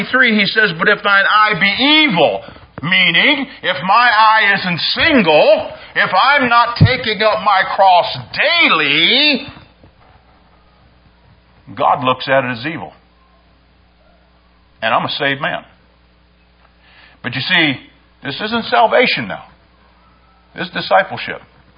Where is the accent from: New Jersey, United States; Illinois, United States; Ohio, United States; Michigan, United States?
Ohio, United States; now in New York, United States; We came here from Ohio as Ohioans, got jobs. That's how I became a New Yorker in my mind.